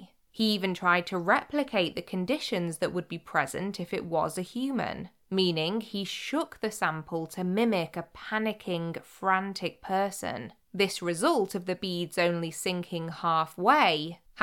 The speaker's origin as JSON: {"language": "English", "region": "North West England", "country": "United Kingdom", "tie": "born or raised there", "said": "Despite growing up in Cheshire in Greater Manchester, where there isn't even a single proper beach"}